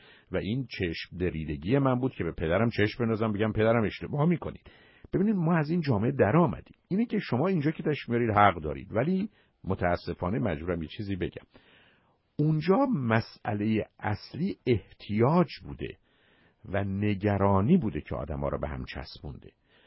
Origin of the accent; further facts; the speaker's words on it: Iran; من و شما به عنوان یه ایرانی وقتی وارد امریکا میشیم